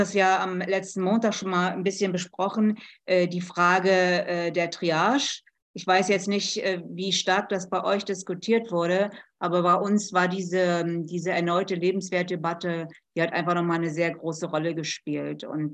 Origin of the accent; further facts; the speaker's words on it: Mecklenburg-Vorpommern, Germany; ich komme zum Beispiel aus Mecklenburg-Vorpommern